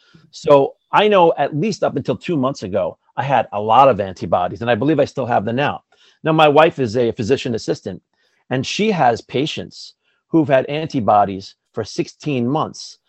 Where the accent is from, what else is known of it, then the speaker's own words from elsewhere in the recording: United States; I'm an American first. Okay, I'm an American first and I believe in freedom.